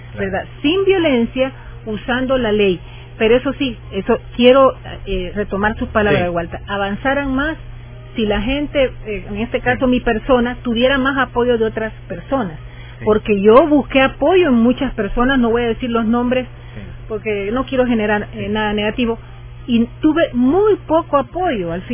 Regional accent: El Salvador; porque yo soy salvadoreño y no puedo ver mis museos.

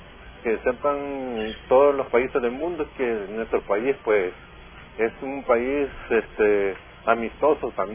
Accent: El Salvador; nosotros nos sentimos como salvadoreños orgullosos de nuestra patria.

